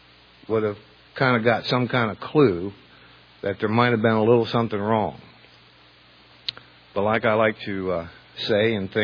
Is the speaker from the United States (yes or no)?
yes; New Orleans, Louisiana, United States; I'm from New Orleans, Louisiana, and the way we say it is, I got good news and I got bad news.